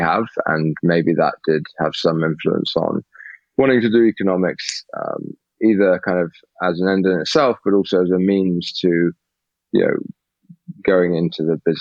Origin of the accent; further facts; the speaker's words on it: Egypt; also born or lived in Peru / India / France / Tanzania; now in England; I was born in Egypt, and then I actually traveled. Well, I grew up not just in Peru. I grew up in Peru. I grew up in India. I grew up in France, and I grew up in Tanzania in Africa before coming to England when I was about 14.